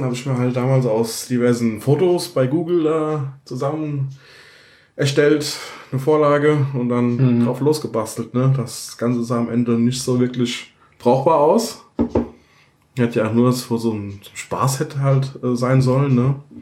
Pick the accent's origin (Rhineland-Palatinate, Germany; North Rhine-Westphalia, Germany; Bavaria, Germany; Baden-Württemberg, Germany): Rhineland-Palatinate, Germany; Heidesheim am Rhein; Ja, gebürtig aus der Nähe von Mainz. Aufgewachsen im wunderschönen Heidesheim am Rhein.